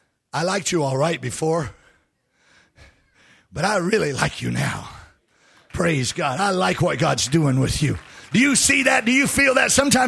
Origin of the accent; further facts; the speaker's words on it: the South, United States; I'm a Southerner. I was born down here. Every now and then I'll probably have something bubble up that is unique to the South and to men from the South. But I can't do anything about that. It's just where I'm from. I was raised out in the country.